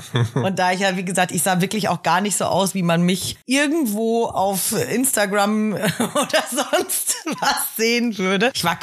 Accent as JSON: {"language": "German", "town": "Hamm", "region": "North Rhine-Westphalia", "country": "Germany", "said": "Ich komme aus Hamm, das kann man ruhig sagen."}